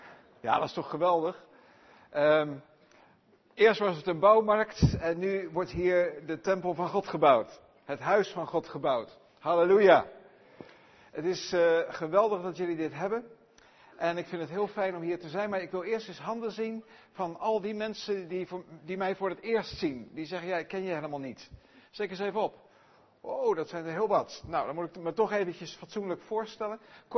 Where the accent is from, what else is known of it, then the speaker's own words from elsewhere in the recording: Rotterdam, South Holland, Netherlands; now in Belgium; We komen uit Rotterdam, maar we zijn werkzaam als zendelingen in België. En daar wonen en werken wij.